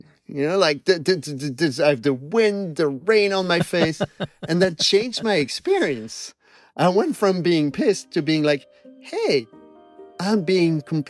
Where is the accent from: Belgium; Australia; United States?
Belgium; accent: Belgian; I was extremely self-conscious of my Belgian accent.